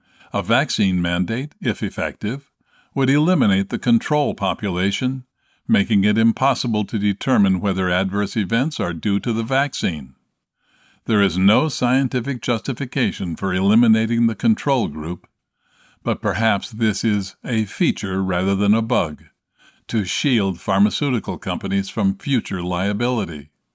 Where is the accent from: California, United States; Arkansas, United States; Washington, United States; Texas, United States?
Texas, United States; I am hopeful for this scenario in my home state of Texas.